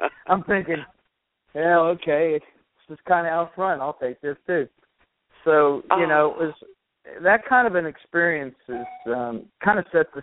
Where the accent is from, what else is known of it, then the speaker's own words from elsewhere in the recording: West Virginia, United States; I grew up near the University of West Virginia, which is just right on the Mason-Dixon line.